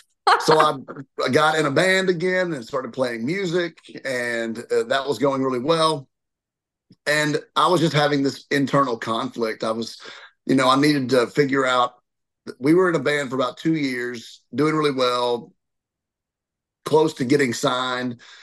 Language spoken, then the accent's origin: English; Murfreesboro, Tennessee, United States; also born or lived in Virginia; So I was born in Virginia. Moved to Tennessee when I was like 6 weeks old, lived in my grandparents. They had an extra house, grew up in the country till I was about four. Then we moved to Murfreesboro, my mom